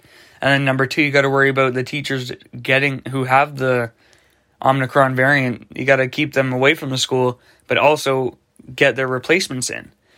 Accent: Canada; that just proves right there why I love being a Canadian. We are hockey. We are Canadian.

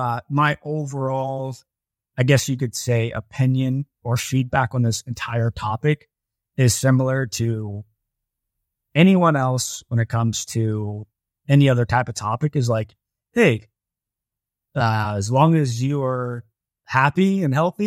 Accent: Ohio, United States; And I'm from Ohio, so.

